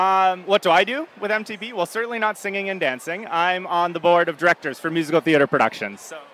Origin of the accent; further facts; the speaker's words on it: Ireland; I am Irish.